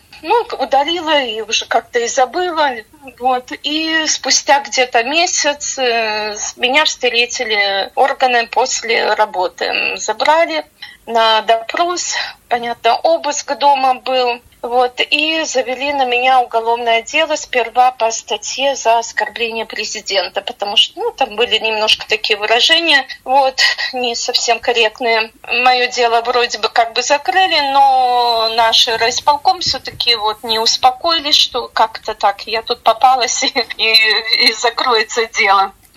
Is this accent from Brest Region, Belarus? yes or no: yes; Brest, Brest Region, Belarus; also born or lived in Shchuchyn; В Беларуси я, как и многие белорусы, вышла на протесты в 20-м году. Сама я родом с Бреста, но вышла замуж Щучин и знаменитую Щучинщину.